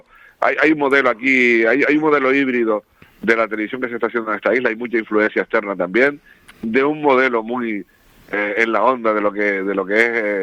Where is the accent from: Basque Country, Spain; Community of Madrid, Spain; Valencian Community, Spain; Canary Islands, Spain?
Canary Islands, Spain; una versión descafeinada de cómo somos los canarios